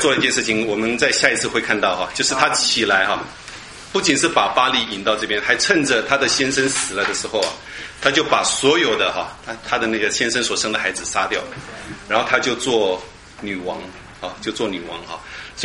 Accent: China; 我们中国人常常做这种事情，对不对？

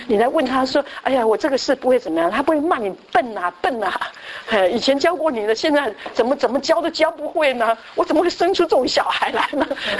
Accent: China; 我们中国人会当父亲的不多

